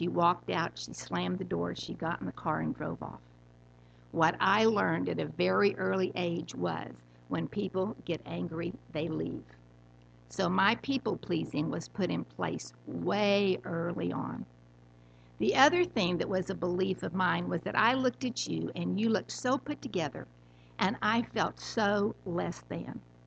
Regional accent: Midland, Texas, United States; born there; I was born in Midland, Texas. That was great, you know. Not really.

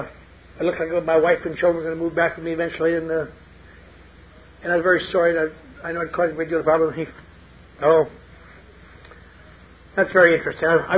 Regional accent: Eau Claire, Wisconsin, United States; I had gone back to speak at the annual dinner in my hometown of Eau Claire.

